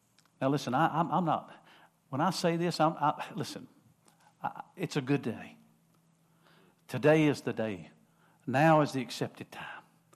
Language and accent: English; Winter Haven, Florida, United States; born there; my natural family that I was born into on this earth in Winter Haven, Florida, when I was born in Winter Haven